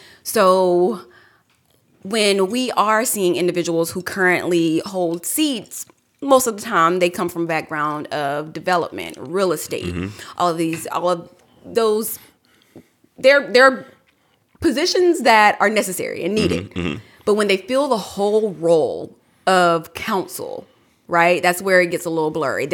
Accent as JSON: {"language": "English", "town": "Darlington", "region": "South Carolina", "country": "United States", "tie": "born or raised there", "said": "So I'm from a very small town. Like you said, I'm from Darlington, South Carolina. It's very rural. Quite literally, Doesville is where I'm from."}